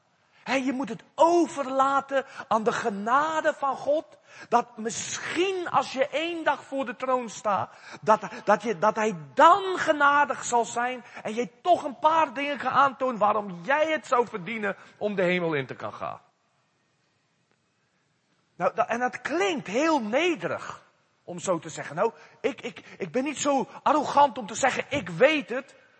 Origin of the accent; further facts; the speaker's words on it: South Africa; first language Afrikaans; Dutch is a second language; Ik heb in Engels gewerkt en studeerd in Engels. En Afrikaans is mijn moedertaal.